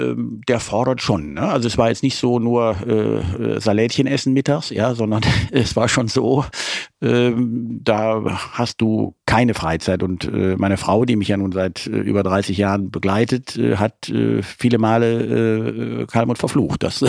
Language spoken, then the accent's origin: German; Leverkusen, North Rhine-Westphalia, Germany; born there; ich bin in Leverkusen geboren